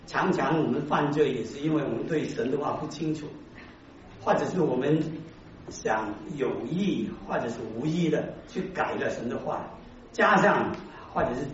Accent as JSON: {"language": "Chinese", "country": "China", "said": "你们看看我们中国人的字也是很有意思的"}